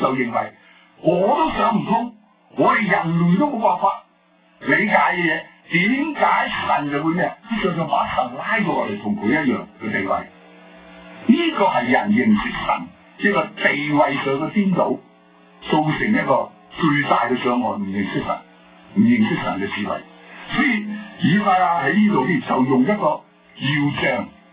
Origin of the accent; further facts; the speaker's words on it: Guangdong, China; 咁喺大陸，我哋中國人好狡猾啊，特別我哋廣東人好狡猾嘅係嘛？